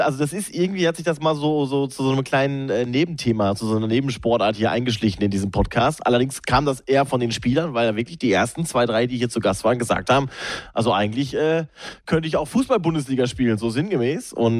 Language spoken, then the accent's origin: German; North Rhine-Westphalia, Germany; Ich bin im Ruhrgebiet aufgewachsen, schon seit ewig.